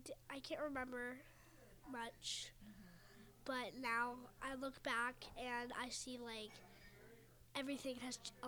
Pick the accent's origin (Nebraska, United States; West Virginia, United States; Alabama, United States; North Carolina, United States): West Virginia, United States; Morgantown; I'm 11 years old, and I'm from Morgantown, West Virginia.